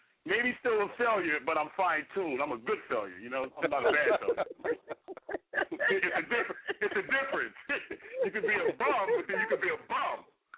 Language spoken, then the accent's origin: English; Newark, New Jersey, United States; now in Irvington, United States; Yeah, I mean, I grew up in Newark. Right now I'm in Irvington, New Jersey, but I grew up in Newark, yes.